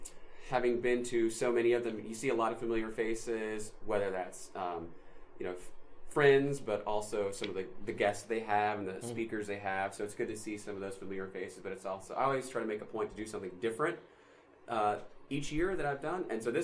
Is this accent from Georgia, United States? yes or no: yes; Atlanta, Georgia, United States; Well, now it's a familiarity and it's proximity because I'm from Atlanta.